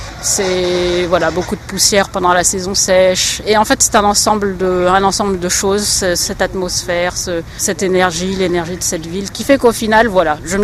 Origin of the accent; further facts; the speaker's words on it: Madagascar; also born or lived in France; now in Dakar, Senegal; Alors effectivement, j'ai grandi à Madagascar. J'ai fait mes études supérieures en France.